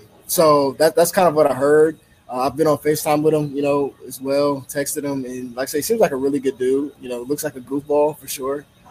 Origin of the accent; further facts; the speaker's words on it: Ohio, United States; even just the people in my hometown, like being from Northeast Ohio, everyone was a fan of Justin because he ended up playing for Ohio State.